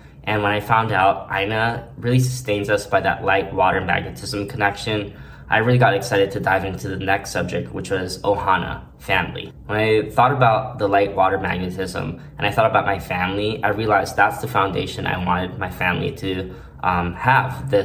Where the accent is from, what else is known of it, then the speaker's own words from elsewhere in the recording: Maui, Hawaii, United States; I'm from Maui, Hawaii. I grew up here and graduated here, but I also traveled around the world.